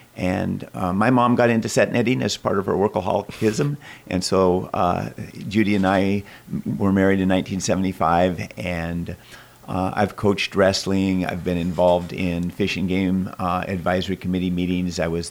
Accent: Seldovia, Alaska, United States; I was born in Seldovia. I've lived on the peninsula all my life. My parents homesteaded in Clam Gulch in 1959 when I was four.

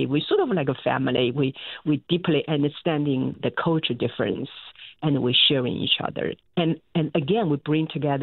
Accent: China; English is a second language; Well, the I grew up in China and I played the traditional instruments called pipa.

